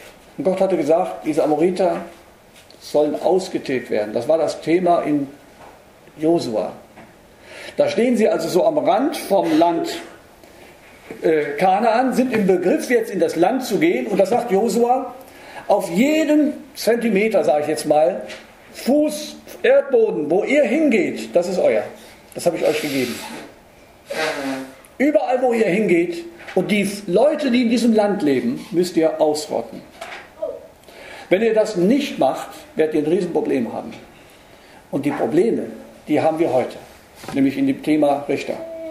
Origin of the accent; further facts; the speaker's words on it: Berlin, Germany; ich komme aus Berlin, die Hauptstadt, da ist man immer so mit der frischen Schnauze.